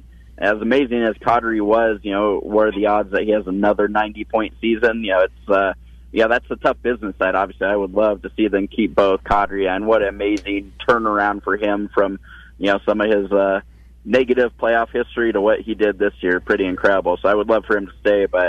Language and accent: English; Colorado, United States; growing up in Colorado, the Avs came at just the perfect time for me. You know, I was a young kid, impressionable.